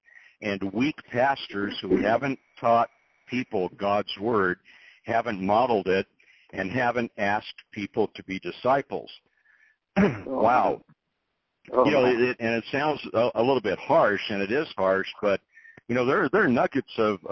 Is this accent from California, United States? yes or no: yes; Los Angeles, California, United States; You know, I'm from Los Angeles, and those are my roots.